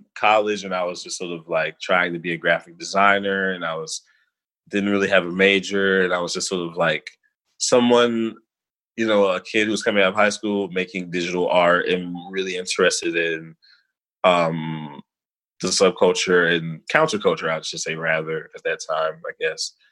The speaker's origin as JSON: {"language": "English", "town": "Chicago", "region": "Illinois", "country": "United States", "tie": "born or raised there", "said": "growing up in Chicago, that's how I sort of stumbled into college and went away."}